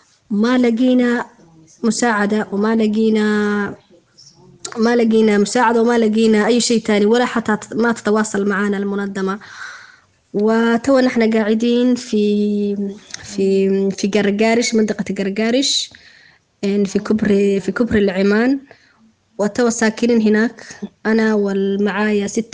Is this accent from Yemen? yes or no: no; Somalia; now in Libya; نحن هنا سومالين عايشين كثير